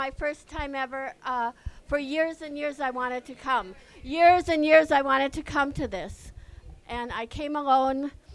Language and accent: English; Milwaukee, Wisconsin, United States; So I grew up in Milwaukee, born and raised in this town, and I never lived anywhere else. I grew up on Washington Park neighborhood, on Spalding Place.